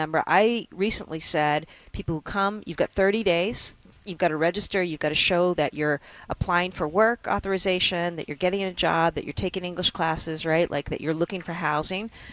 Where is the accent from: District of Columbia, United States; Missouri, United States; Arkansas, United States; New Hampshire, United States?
New Hampshire, United States; I grew up in New Hampshire, though. You know, there's a lot of services and resources that we get here in Massachusetts that we didn't get in New Hampshire